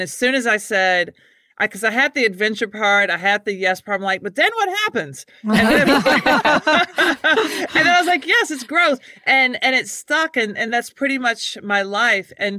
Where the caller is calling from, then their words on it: Washington, District of Columbia, United States; I'm actually in Washington, D.C.